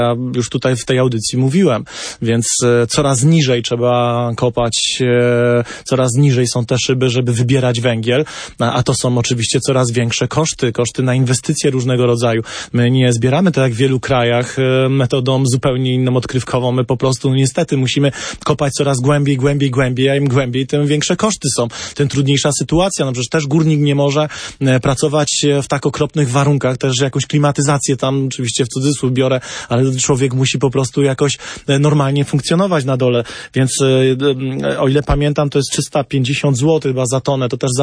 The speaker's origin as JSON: {"language": "Polish", "town": "Kraków", "region": "Lesser Poland", "country": "Poland", "tie": "born there", "said": "Ja też z Krakowa się urodziłem, w Krakowie."}